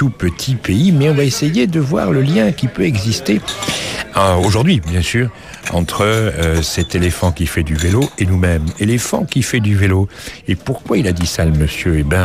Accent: France; Nous, on est français.

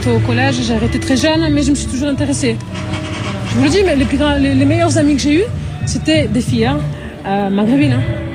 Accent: France; Je suis française.

